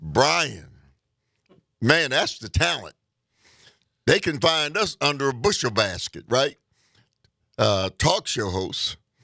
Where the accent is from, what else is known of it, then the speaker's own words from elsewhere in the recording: United States; I know, but Dave, I'm an American. Everybody in this nation is an American.